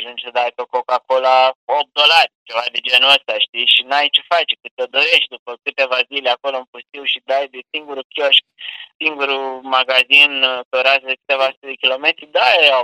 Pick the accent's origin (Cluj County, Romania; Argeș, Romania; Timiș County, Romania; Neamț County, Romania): Neamț County, Romania; Piatra Neamț; eu sunt originar din Piatra Neamț